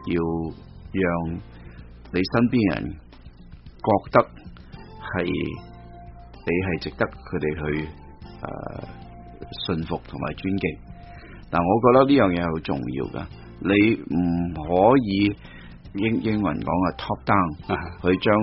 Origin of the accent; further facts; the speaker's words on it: China; 要我哋中国人讲话要以德服人啦